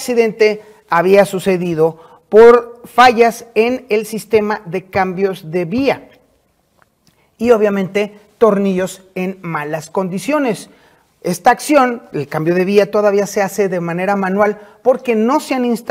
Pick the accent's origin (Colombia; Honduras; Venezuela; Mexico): Mexico; los principales encuerados en este asunto somos justamente los mexicanos